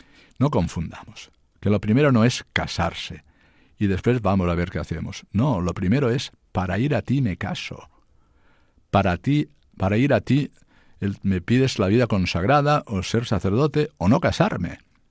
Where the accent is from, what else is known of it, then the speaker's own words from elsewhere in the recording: Cocentaina, Valencian Community, Spain; estaban allí en mi pueblo Cocentaina, y nos gustaba pues subir arriba, porque no lo teníamos permitido, pero de vez en cuando nos metíamos en los rincones donde habitaban los frailes.